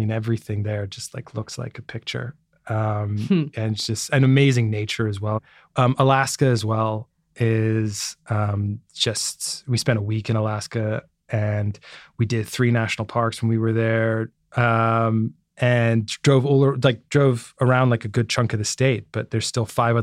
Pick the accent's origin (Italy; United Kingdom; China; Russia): United Kingdom; also born or lived in United States; So I'm British, but I've lived on and off in the U.S. for 10 years of my life, which is why my accent is like it is.